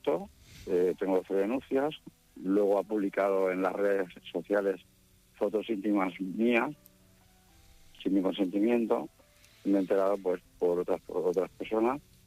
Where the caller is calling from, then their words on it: Catalonia, Spain; llamo de San Salvador de Anoya, tengo 48 años.